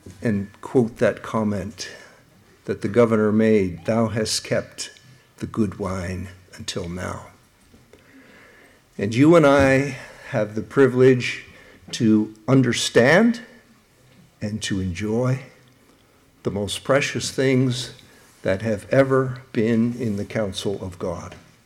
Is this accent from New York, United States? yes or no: no; Pennsylvania, United States; When I was saved about a year, I grew up outside of Philadelphia.